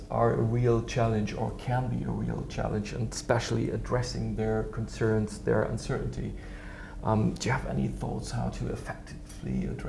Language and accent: English; Germany; I'm a GP from Germany